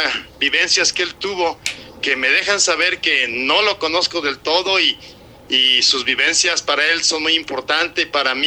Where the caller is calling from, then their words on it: Arandas, Jalisco, Mexico; de Arandas, Jalisco.